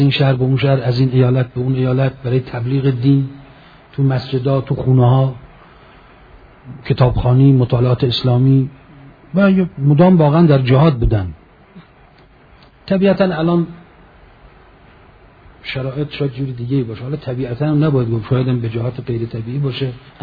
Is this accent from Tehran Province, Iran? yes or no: no; Mashhad, Razavi Khorasan, Iran; به جای ما مشهدی هم حرم میرید